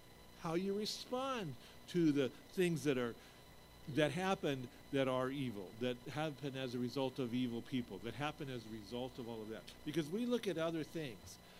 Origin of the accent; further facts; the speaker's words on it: United States; That's what happens to me if I go out into your village because I'm American.